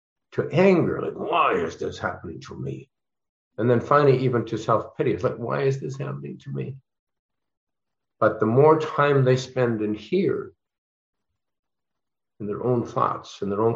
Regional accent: Canada; I was, as a Canadian, I've never was employed by Stargate.

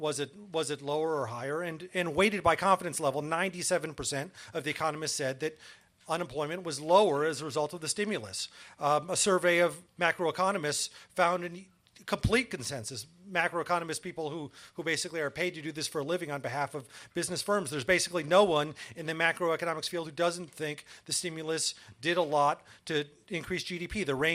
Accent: Michigan, United States; leading to the kind of ripple effect that would have brought down my home state, Michigan, northern Ohio, Indiana, parts of Illinois.

